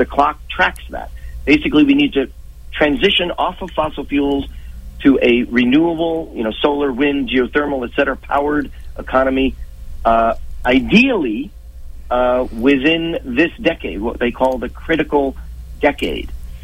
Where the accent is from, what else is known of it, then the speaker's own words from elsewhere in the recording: New York City, New York, United States; I grew up in New York City. My father's from the Midwest.